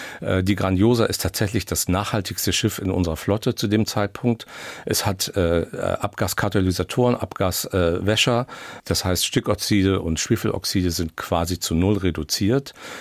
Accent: Hamburg, Germany; also born or lived in Berlin; Ich bin Marientaler. Ich bin zwar in Langhorn geboren, aber in Marienthal aufgewachsen, habe die Schule da beendet und bin dann allerdings flüchtig geworden, habe in Berlin studiert und dann eine kleine Europatour hinter mir. Komme aber immer gerne zurück nach Hamburg.

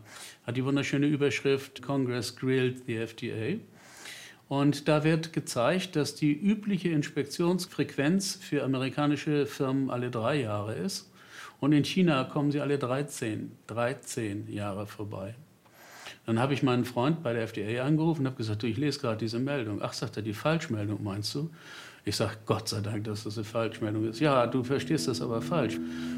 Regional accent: Northern Germany, Germany; Und ich als Norddeutscher bin nicht in der Lage, ein Wort in der Mitte zu betonen.

